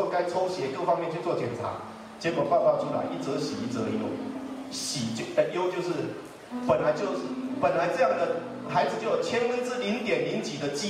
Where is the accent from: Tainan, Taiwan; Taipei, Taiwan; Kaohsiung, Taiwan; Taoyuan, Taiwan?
Tainan, Taiwan; 我就回到我的家乡，也拿到了现在的台南大学，当时的台南师专一个位置